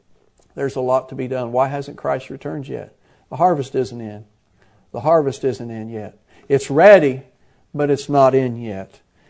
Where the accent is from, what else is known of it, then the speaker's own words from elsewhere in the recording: Midwest, United States; also born or lived in Florida; I grew up in the Midwest. You know, we've lived most of our married life and raised our children largely in Florida. But I grew up in the Midwest